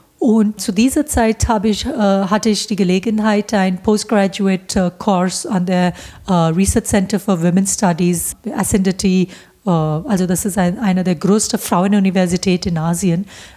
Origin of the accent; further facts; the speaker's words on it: Mumbai, Maharashtra, India; now in Germany; Ich bin in Bombay geboren und habe da, also in der Nähe von Bombay ist ein kleiner Vorort, hatte 1 Million Einwohner und da habe ich auch dann bin ich in der Schule gegangen